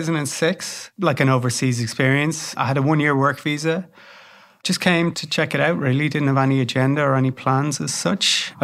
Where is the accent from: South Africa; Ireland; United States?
Ireland; Dublin, Leinster; So I'm originally Irish. I grew up in Dublin.